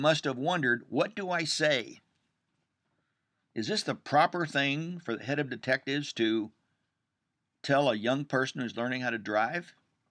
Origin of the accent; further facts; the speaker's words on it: Kansas, United States; I remember when I grew up, and I grew up in Wyandotte County, Kansas, and I first started to drive.